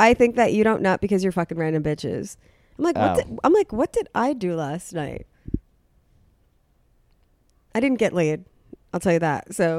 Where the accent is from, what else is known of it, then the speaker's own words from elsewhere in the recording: Bay Shore, New York, United States; I'm from New York. I'm from Bayshore. It's like the suburbs.